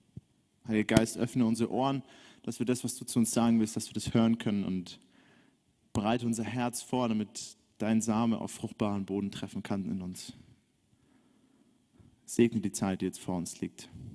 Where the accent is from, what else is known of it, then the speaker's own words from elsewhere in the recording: Munich, Bavaria, Germany; now in Stuttgart, Germany; Ja, ich komme aus München. Ein waschechtes Münchner Kindl quasi.